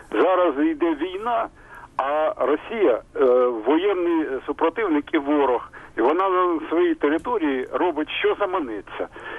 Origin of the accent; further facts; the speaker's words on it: Kharkiv, Kharkiv Oblast, Ukraine; я з Харкова.